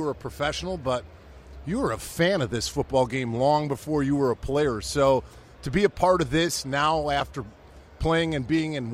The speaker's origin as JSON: {"language": "English", "town": "Chicago", "region": "Illinois", "country": "United States", "tie": "born or raised there", "said": "I grew up on the south side of Chicago, and I was a Bears fan"}